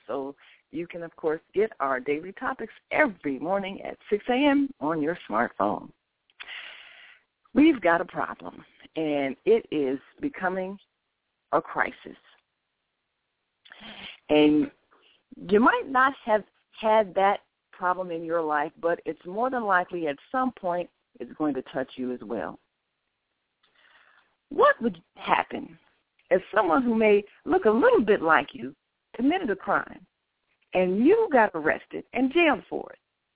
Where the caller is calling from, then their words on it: Chicago, Illinois, United States; Of course, we're calling from Chicago, but we know that this is happening all across the country.